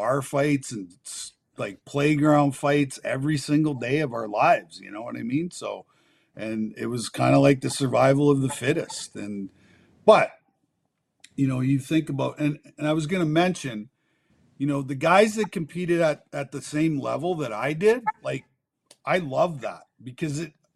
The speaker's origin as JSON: {"language": "English", "country": "Canada", "tie": "born or raised there", "said": "We went to practice with our ski shit on."}